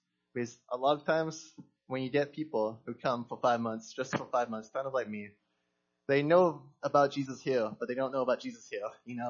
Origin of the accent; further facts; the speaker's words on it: Olympia, Washington, United States; moved away as an adult; now in Spain; I'm from Olympia, Lacey, Washington. But that's not where I live anymore. I live in Spain. And I've been in Spain about 5 years now.